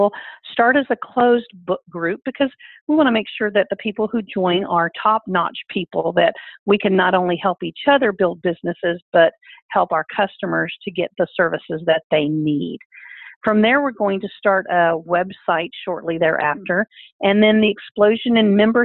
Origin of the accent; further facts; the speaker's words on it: Fort Worth, Texas, United States; I am from Fort Worth, Texas, and I spent the day traveling from DFW in my home state of Texas to JFK Airport in New York.